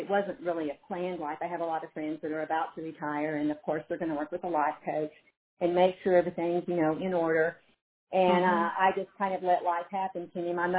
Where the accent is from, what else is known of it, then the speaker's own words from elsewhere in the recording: Texas, United States; accent: twang; now in Colorado Springs, United States; I grew up in Texas. I'm sure you can sense the little twang that somehow always stays around.